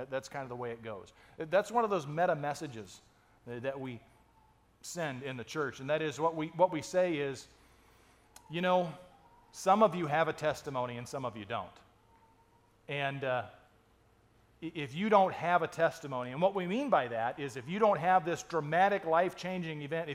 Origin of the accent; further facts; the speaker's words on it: United States; That was the 1960s, at least where I grew up in America. You know, and lived in a small town. Life revolved around the Marine base.